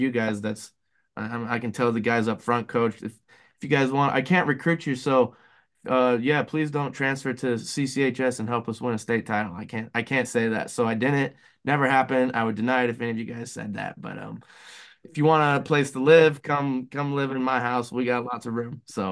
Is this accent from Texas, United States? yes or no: no; Nebraska, United States; But I come from Nebraska where volleyball is God.